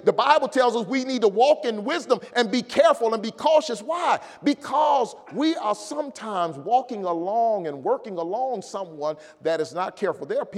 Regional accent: Illinois, United States; Now, I'm from Illinois, so the Sears Tower, I understand, is 108 stories.

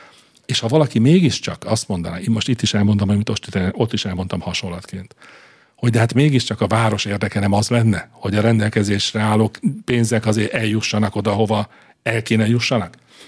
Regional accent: Budaörs, Pest, Hungary; mert én ugye budaörsi vagyok

